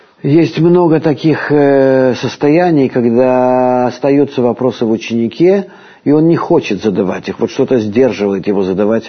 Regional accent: Vitebsk, Vitebsk Region, Belarus; born there; Да, я родился в Витебске

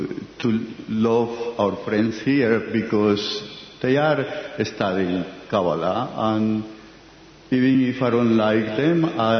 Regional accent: Oslo, Norway; English is a second language; I come from Oslo, Norway.

